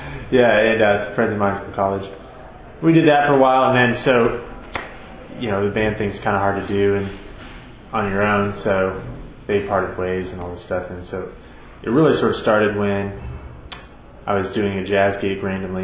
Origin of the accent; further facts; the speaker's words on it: Fernandina Beach, Florida, United States; I grew up in Florida, near Jacksonville, a place called Fernandina Beach.